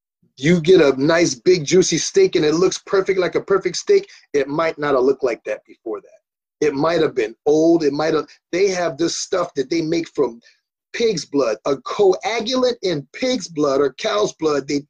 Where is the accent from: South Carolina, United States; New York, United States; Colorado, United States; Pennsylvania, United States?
South Carolina, United States; moved away as an adult; now in Chicago, United States; I grew up eating everything in South Carolina. I moved to Chicago at 21